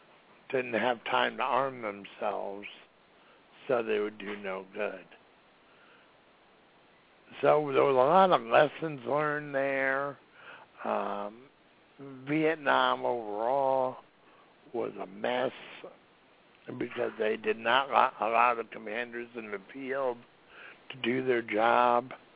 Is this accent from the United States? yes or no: yes; Rhode Island, United States; the last ship, merchant ship, that was sank during World War II was about 3 miles away from where I grew up in Rhode Island.